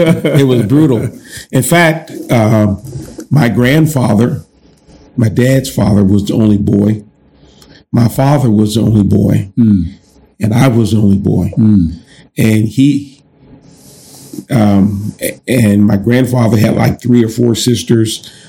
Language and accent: English; Columbus, Ohio, United States; we grew up on the Near East Side of Columbus until my father built a house out in what we called the Boondocks at that particular time.